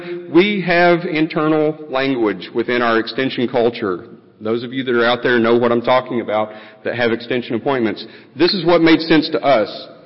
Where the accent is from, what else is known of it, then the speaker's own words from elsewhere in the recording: Virginia, United States; no pun intended since I'm from Virginia